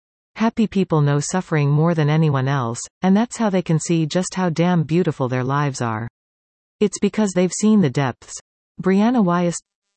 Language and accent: English; Saskatchewan, Canada; I have gone to another city in another province and got special privileges because I was visiting from Saskatchewan.